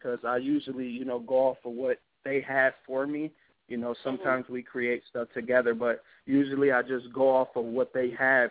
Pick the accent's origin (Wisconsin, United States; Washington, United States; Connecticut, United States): Wisconsin, United States; Kenosha; I'm from Kenosha, Wisconsin, a small town of about 100,000 people, located in the middle of Milwaukee, Wisconsin, and Chicago, Illinois.